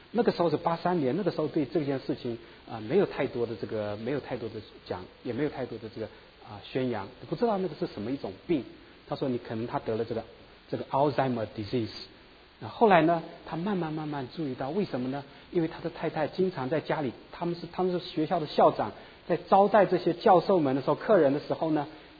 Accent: China; 我想我们从中国大陆出来的

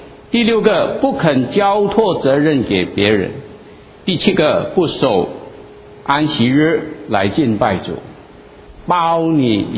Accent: China; 所以你就明白，我们中国人见面的时候，我们不像犹太人问安说Shalom 平安，对不对？

